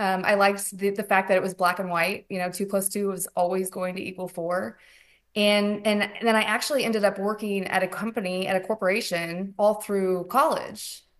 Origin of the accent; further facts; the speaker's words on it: Blue Springs, Missouri, United States; Well, so I grew up in the Kansas City area, Blue Springs specifically, and went through high school, that entire area, and then went to college in Kansas City, started out at UMKC and ended up getting my degree from Park Univers